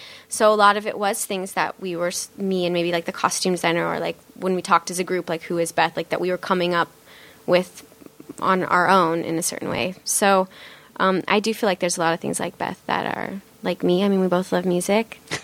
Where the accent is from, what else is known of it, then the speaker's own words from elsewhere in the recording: North Bend, Nebraska, United States; moved away as an adult; also born or lived in Wayne, Nebraska; Yeah. So my parents moved around quite a bit, but it was always like little tiny small farm towns. But mostly North Bend, Nebraska, and Wayne, Nebraska is where I went to high school.